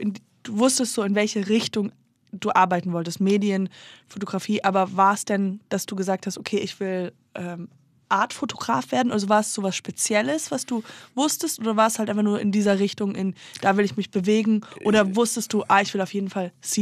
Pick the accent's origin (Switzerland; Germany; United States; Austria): United States; Ja, weil ich bin ja in den Staaten aufgewachsen oder habe längere Zeit da gewohnt, als ich Teenager war.